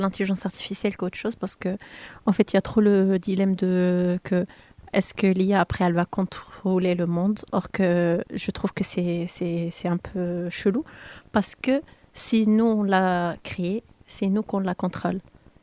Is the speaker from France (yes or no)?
no; Tunisia; Je viens de la Tunisie.